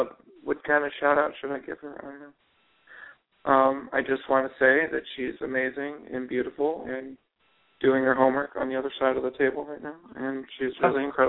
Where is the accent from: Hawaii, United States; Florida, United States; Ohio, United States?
Ohio, United States; Cleveland; which is something you don't see that growing up in Cleveland very much.